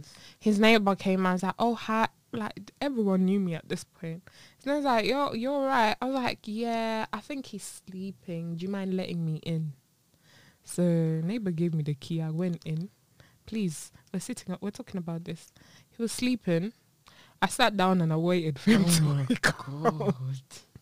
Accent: Uganda; first language Luganda; English is a second language; Listen, English is not my first language, so I struggled with a lot of things.

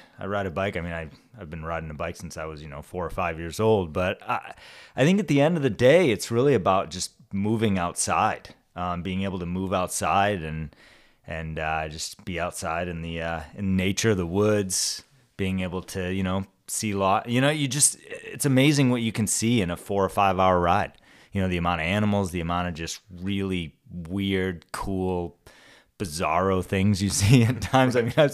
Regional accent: Milford, Maine, United States; I'm originally from Old Town. Well, I'm actually from a suburb of Old Town, Maine.

